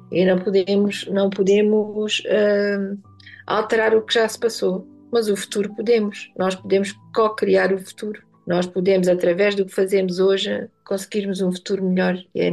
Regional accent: Alentejo, Portugal; Sou alentejana, mas sou uma alentejana.

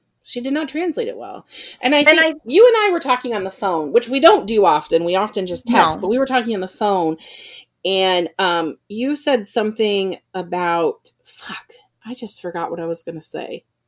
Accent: Ohio, United States; also born or lived in Florida, United States; I mean, I grew up in Ohio. It's only because I lived in Florida for 5 years.

